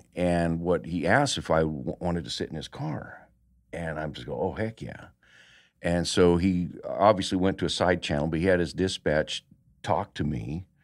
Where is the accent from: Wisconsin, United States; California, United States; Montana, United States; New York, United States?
California, United States; Hilmar; also born or lived in Cody, Wyoming; I say my formative growing up years was in Hillmar.